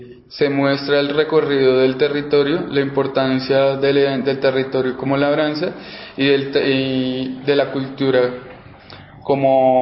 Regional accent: Cota, Cundinamarca, Colombia; dado que yo soy de Cota, Cundinamarca, un pueblo cercano aledaño a Bogotá

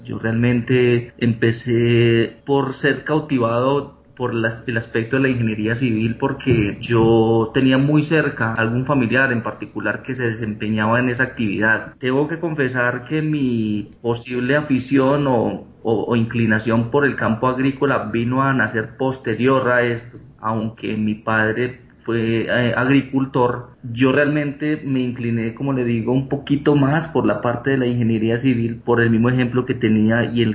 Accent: Manizales, Caldas, Colombia; Yo soy nacido y criado en Manizales y actualmente mi lugar de residencia es Manizales.

